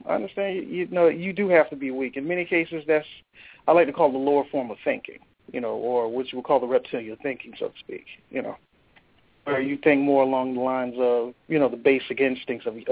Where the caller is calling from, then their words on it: Florida, United States; I'm calling out of Florida.